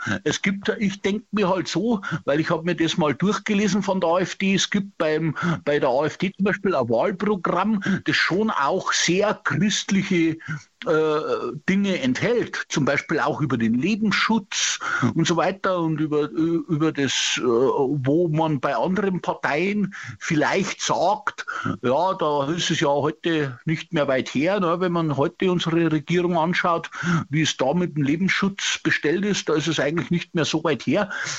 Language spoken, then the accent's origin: German; Bavaria, Germany; Ich bin aus Oberbayern.